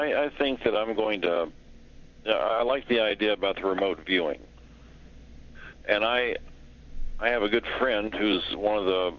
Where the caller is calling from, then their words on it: Phoenix, Arizona, United States; I'm calling from Phoenix.